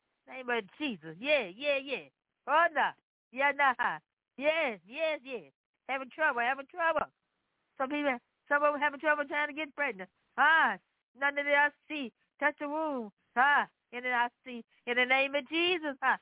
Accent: Memphis, Tennessee, United States; I come from Memphis, Tennessee.

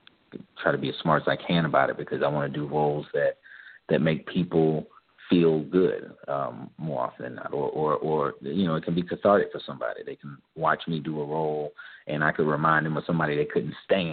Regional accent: the South, United States; I mean, I'm from the South.

